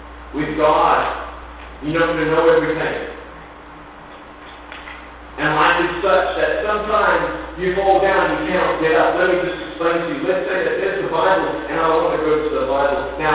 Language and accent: English; Australia; and I'm from Australia, and this morning I want to share with you my testimony